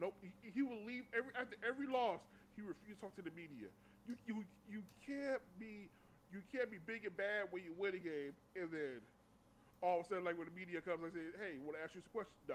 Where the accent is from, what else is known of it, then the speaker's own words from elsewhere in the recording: California, United States; Warriors is my team. I'm from NorCal.